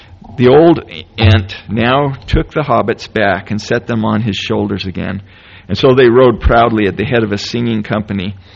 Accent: Moab, Utah, United States; I remember growing up in Moab, one of the worst insults you could give somebody is "your mother is an environmentalist."

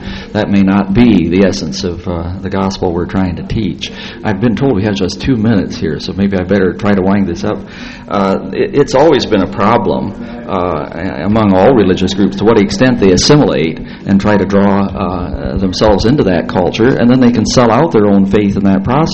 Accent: Salt Lake City, Utah, United States; you're not going to see it in Salt Lake City, are you? It's not on in my hometown.

